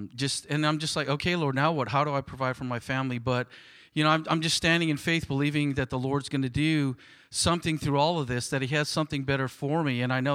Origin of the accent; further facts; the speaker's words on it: Hawaii, United States; the same church that I was raised in Hawaii and got saved in, it's the same one that he got saved in.